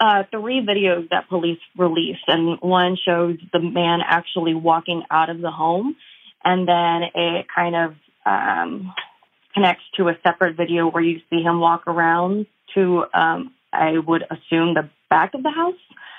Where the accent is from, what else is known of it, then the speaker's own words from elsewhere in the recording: San Antonio, Texas, United States; I'm from San Antonio, so my world gets really small here, both personally and professionally.